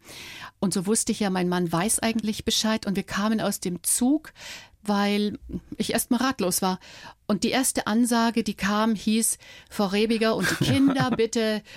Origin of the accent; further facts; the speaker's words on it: Dresden, Saxony, Germany; Wir sind auch beispielsweise durch Dresden, durch meine Heimatstadt ganz, ganz langsam gefahren.